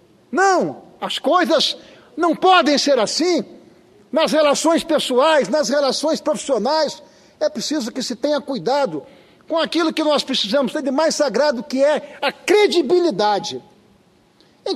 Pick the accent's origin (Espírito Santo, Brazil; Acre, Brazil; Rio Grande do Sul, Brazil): Espírito Santo, Brazil; quem paga o pato somos nós capixabas.